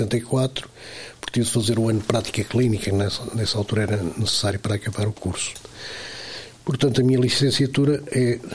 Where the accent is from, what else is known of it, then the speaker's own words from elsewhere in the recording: Matosinhos, Porto, Portugal; born there; also born or lived in London; Nasci em Matosinhos e fiz toda a minha carreira académica.